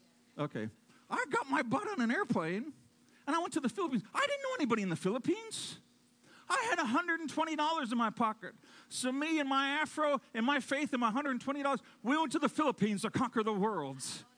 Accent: Bradford, Minnesota, United States; growing up in Bradford, Minnesota, population 97. I went to Wisconsin twice and South Dakota twice.

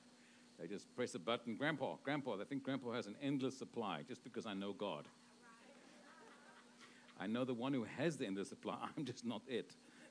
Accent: Cape Town, Western Cape, South Africa; I was born and raised in Cape Town, and I got to know the Lord at the age of 10.

